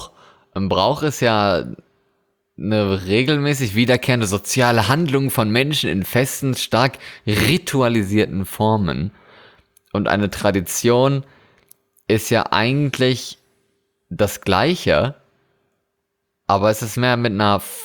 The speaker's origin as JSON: {"language": "German", "country": "Germany", "tie": "born or raised there", "said": "wenn man jetzt in meine alte Heimat in Deutschland guckt"}